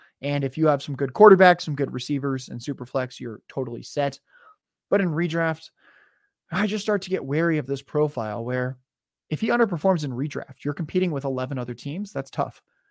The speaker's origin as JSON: {"language": "English", "town": "San Diego", "region": "California", "country": "United States", "tie": "born or raised there", "said": "I grew up in San Diego."}